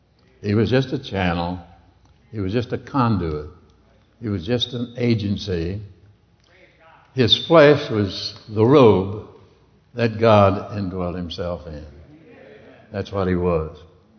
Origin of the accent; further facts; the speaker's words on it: the West, United States; Now, I'm not a Southerner, but I've learned a lot of Southern language, you know. I'm a Westerner. I'm just a cowboy at heart. I was raised on a ranch in my early youth